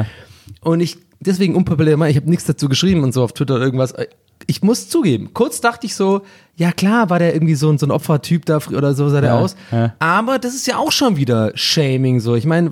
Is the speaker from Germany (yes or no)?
no; Ireland; als Ire, gebürtige Ire, der da aufgewachsen ist